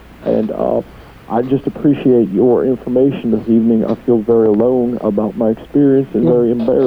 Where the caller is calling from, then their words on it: Felicity, Ohio, United States; I'm calling from Felicity, Ohio, and that's where I had my experience.